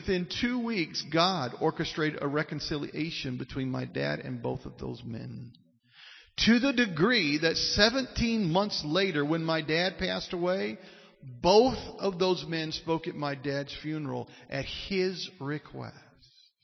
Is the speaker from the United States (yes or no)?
yes; Kentucky, United States; 3 weeks later, I'm in my home, the town I was raised in Kentucky, and with my parents.